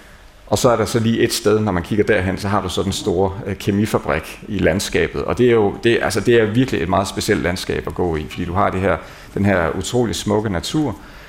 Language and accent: Danish; Lemvig, Central Denmark Region, Denmark; der kan man jo faktisk også sige, at vand er udgangspunktet for, at vi på min hjemegn ved Lemvig fik hele det her væksteventyr med giftfabrikken Cheminova